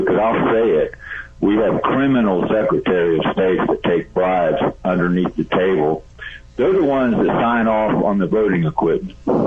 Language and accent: English; Texas, United States; I'm visiting my sister in Bronx. I'm from Texas. I have family in law enforcement.